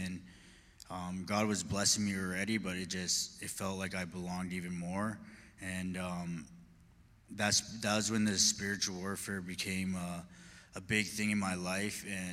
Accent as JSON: {"language": "English", "town": "Edmonton", "region": "Alberta", "country": "Canada", "tie": "born or raised there", "moved": "yes", "said": "because I had to leave my hometown. I'm from Edmonton"}